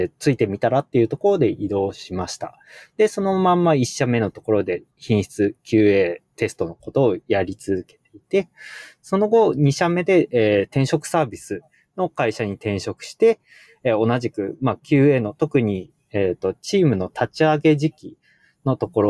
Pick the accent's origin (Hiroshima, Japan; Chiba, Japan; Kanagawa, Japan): Chiba, Japan; 特に自分は千葉出身なので